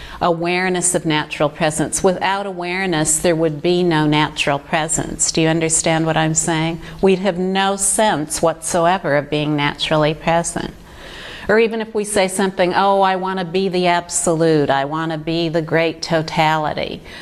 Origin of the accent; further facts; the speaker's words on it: Australia; I grew up in Australia. I'm 27 years old.